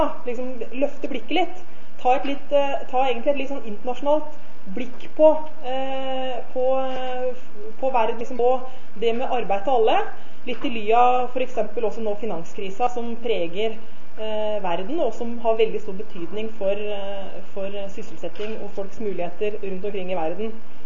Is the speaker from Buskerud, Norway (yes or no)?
yes; Ådalen, Buskerud, Norway; now in Kongsberg, Norway; jeg vokste jo opp i Ådalen på Ringerike, flyttet til Kongsberg når jeg var 19 år.